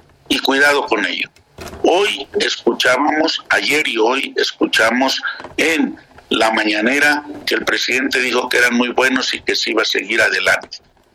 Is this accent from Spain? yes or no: no; Guerrero, Mexico; yo soy guerrerense